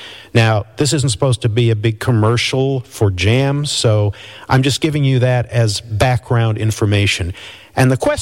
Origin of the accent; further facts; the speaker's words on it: New York, United States; I'm growing up in New York. I'm about 10 years old.